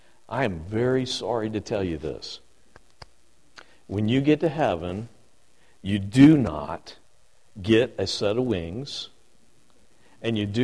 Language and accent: English; Norfolk, Virginia, United States; accent: Norfolk, Virginia; And just by my voice and my strange accent that I have from Norfolk, Virginia